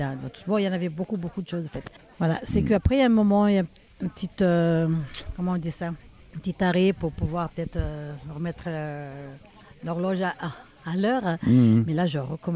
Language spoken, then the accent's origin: French; Madagascar; now in France; Donc, je suis d'origine de Madagascar. Je suis en France, ça fait un moment, quoi. Ça fait un bon moment.